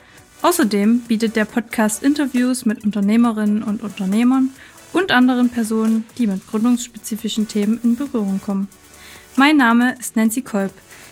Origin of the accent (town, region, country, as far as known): Schleiz, Thuringia, Germany